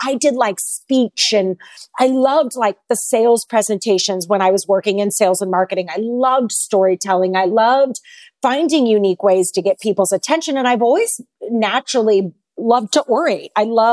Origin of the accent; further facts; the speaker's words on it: St. Louis, Missouri, United States; Okay, so I am a St. Louis girl, born and raised in the Midwest.